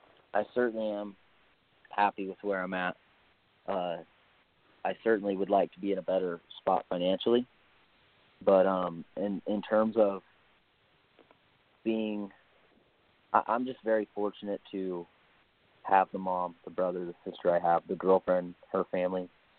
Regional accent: Oroville, California, United States; I had one more amateur fight in my hometown of Oroville.

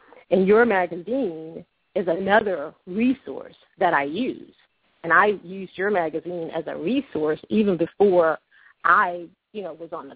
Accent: Mississippi, United States; Yeah, in Mississippi, of all places. I learned so much from my family.

